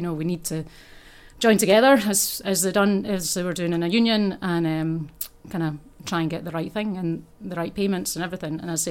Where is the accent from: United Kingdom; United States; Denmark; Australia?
United Kingdom; Scotland; also born or lived in England; I'm Scottish anyway. I was born in Scotland, lived there most of my life. I have been... In and out of England, different places as well. But, you know, I always go back to the homeland at some point.